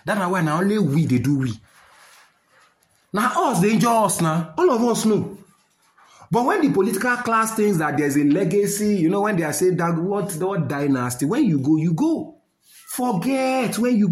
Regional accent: Nigeria; I'm a Nigerian

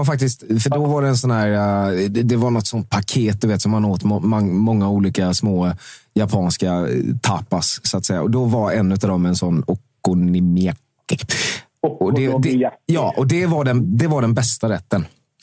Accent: Småland, Sweden; men jag är också från Småland

